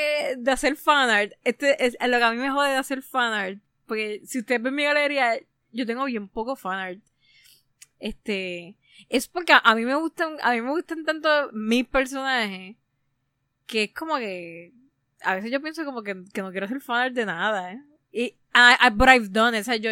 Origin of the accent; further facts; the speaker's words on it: Puerto Rico; Yo no sé, bueno, yo soy puertorriqueña, yo le digo calquear, pero calquear.